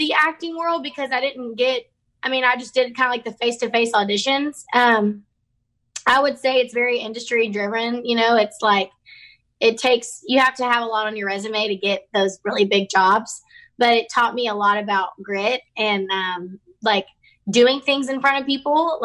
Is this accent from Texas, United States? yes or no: yes; Baytown, Texas, United States; they just remind me of my hometown. They remind me where I grew up. They have that sass, that flavor, that grit, that songwriting that I grew up with. And so I just had to, you know, name it